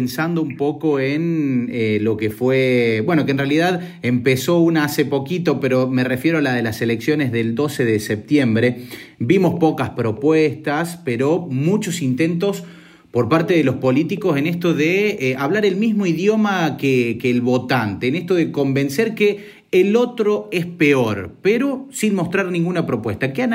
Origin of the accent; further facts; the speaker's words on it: Argentina; cuál es el proceso que debemos transitar como argentinos, como ciudadanos, para lograr una adultez social, una adultez política